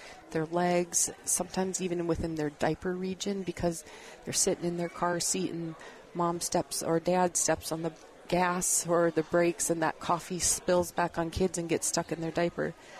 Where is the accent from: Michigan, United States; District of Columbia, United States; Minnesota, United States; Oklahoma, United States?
Minnesota, United States; you'll notice in my accent that I'm not from here. I'm from Minnesota, and I was recruited to Children's Hospital to start a pediatric burn center.